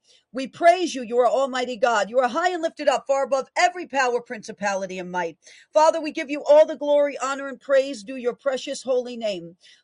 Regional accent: New York, United States; And basically in my home state of New York right now, we have a guest being housed in a corrections facility in New York City.

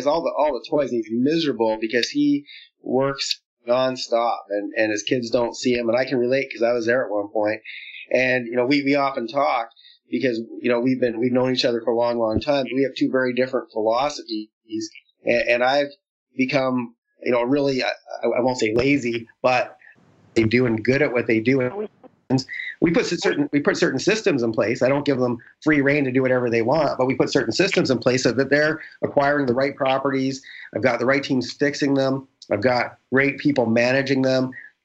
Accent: Canada; now in United States; All that stuff is stuff I had to learn when I started working in the U.S. as a Canadian.

